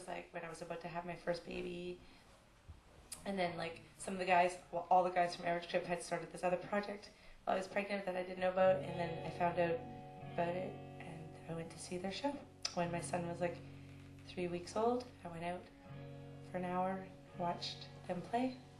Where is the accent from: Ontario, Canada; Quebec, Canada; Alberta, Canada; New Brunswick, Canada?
New Brunswick, Canada; Moncton; Well, the way we grew up saying it in Moncton was Dweron.